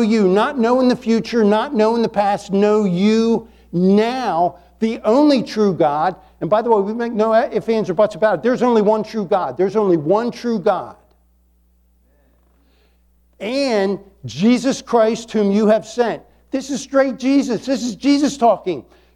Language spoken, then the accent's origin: English; Chesapeake Bay, United States; I grew up on the Chesapeake Bay.